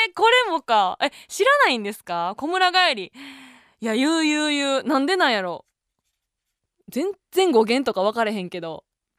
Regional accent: Kansai, Japan; 私関西人やからか知らないですけど

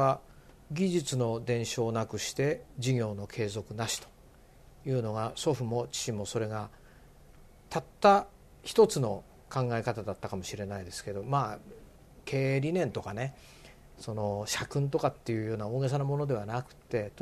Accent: Ginza, Tokyo, Japan; 私は銀座で生まれて銀座で育って食住接近の中で、まあ、当たり前のように洋服屋になってしまいました。

